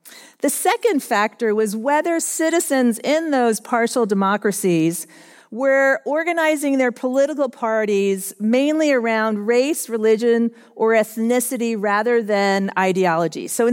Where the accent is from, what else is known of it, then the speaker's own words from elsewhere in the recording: United States; I love America. I'm American, but my mom came over from Switzerland